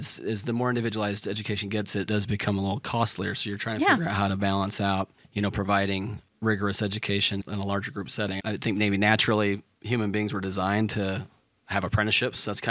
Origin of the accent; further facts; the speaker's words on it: Utah, United States; I'm not from Provo, but I'm from Utah County. And I think there's a similar culture, obviously, right? We grew up in a similar place, but it is different.